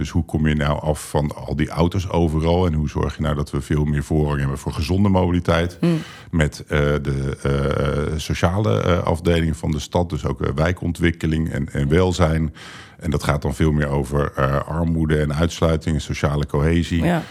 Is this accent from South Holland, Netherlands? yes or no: yes; Rotterdam, South Holland, Netherlands; Ik kom uit Rotterdam en ik weet nog dat ik hier opgroeide en naar school ging.